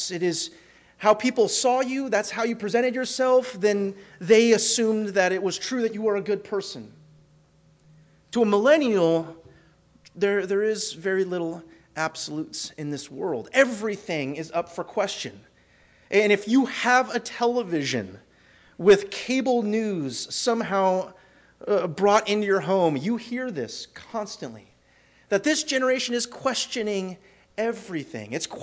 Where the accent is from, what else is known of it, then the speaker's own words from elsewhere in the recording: California, United States; Now, both of us were raised somewhere within California.